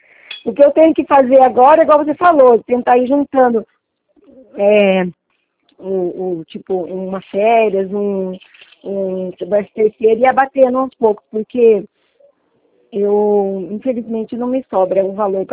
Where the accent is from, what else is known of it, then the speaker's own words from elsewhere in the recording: Paraná, Brazil; eu também sou paranaense.